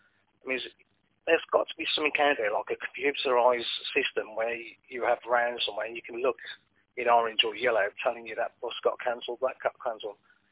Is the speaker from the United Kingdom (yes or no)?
yes; England, United Kingdom; because I come from the Midlands originally.